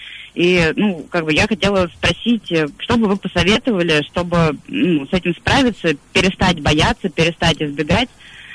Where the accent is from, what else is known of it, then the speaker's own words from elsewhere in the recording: Moscow, Russia; я из Москвы.